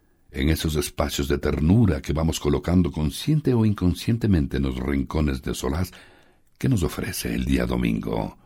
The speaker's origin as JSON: {"language": "Spanish", "town": "Quito", "region": "Pichincha", "country": "Ecuador", "said": "como quiteño que soy"}